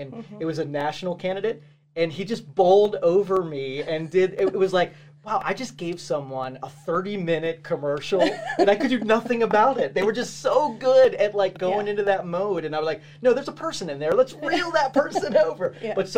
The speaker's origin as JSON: {"language": "English", "town": "Girard", "region": "Ohio", "country": "United States", "tie": "born or raised there", "said": "Like I grew up in Girard."}